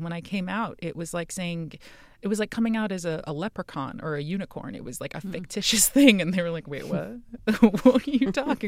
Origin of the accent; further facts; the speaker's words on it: United States; I think growing up in America made me very, I don't know if self-indulgence is the right word.